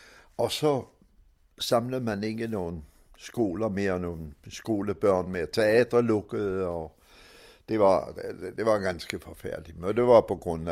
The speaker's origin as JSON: {"language": "Danish", "town": "Magdeburg", "region": "Saxony-Anhalt", "country": "Germany", "tie": "born or raised there", "said": "Jeg er født i Magdeburg i 1929."}